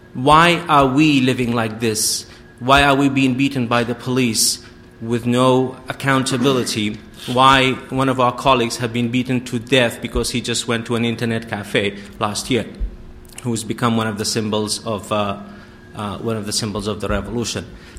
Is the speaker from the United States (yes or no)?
no; Iraq; I grew up in Iraq through the Iran-Iraq war and the first Gulf War and then the toppling of Saddam